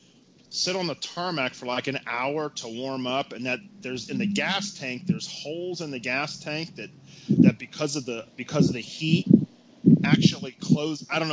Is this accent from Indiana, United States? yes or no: no; Ohio, United States; moved away as an adult; Well, I grew up in Ohio. I lived north of Dayton for a while. I lived south of Dayton for a while. I was born in 71. I left for D.C. to go to GW in 89.